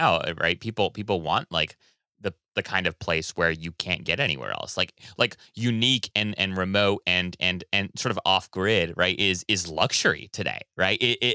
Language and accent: English; Kailua, Hawaii, United States; So I was born and raised in Kailua on Oahu, right?